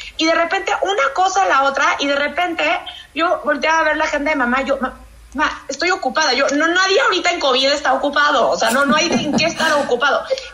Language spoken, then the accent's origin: Spanish; Mexico; ya saben que soy la mexicana